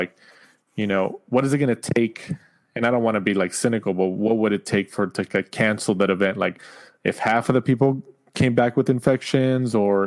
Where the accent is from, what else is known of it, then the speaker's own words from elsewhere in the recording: California, United States; obviously we're biased because we're from California